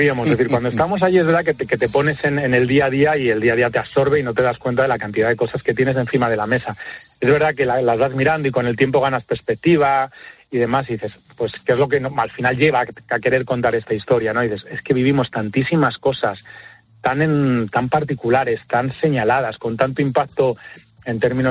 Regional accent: Béjar, Castile and León, Spain; sabéis que soy de Béjar, de un pueblo de Salamanca

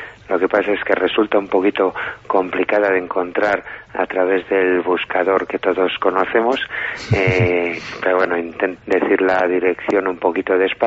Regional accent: Valladolid, Castile and León, Spain; now in Soria, Spain; Yo soy de Valladolid, nací okay. en Valladolid.

